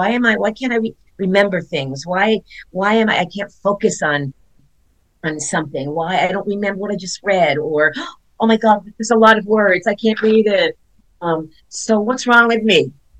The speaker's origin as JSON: {"language": "English", "town": "Miami", "region": "Florida", "country": "United States", "tie": "born or raised there", "said": "I grew up in Miami, Florida."}